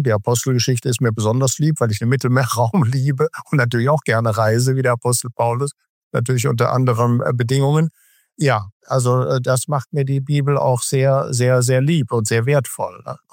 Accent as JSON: {"language": "German", "region": "Rhineland", "country": "Germany", "said": "Ich bin Rheinländer."}